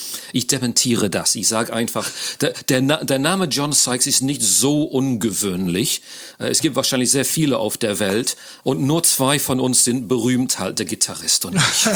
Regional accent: England, United Kingdom; German is a second language; now in Cologne, Germany; Ich bin Brite-Engländer, wie man sicher schon hört, wohne aber schon lange in Deutschland und zwar in Köln. Also ich habe auch die deutsche Staatsbürgerschaft erworben, habe die doppelte Staatsbürgerschaft jetzt.

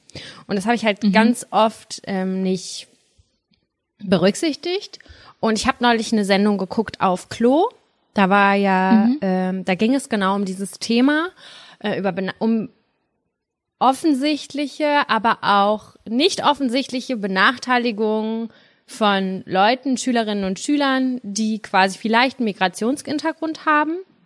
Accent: Germany; born there; Wir sind ja alle in Deutschland geboren.

